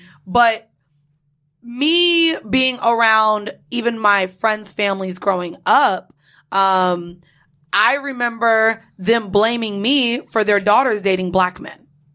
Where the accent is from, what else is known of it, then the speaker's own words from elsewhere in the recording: Orlando, Florida, United States; Because specifically growing up in Orlando and being friends, like my friends growing up, majority of them, even if they were black, they were either Jamaican or Haitian, just because of the side of town I grew up on.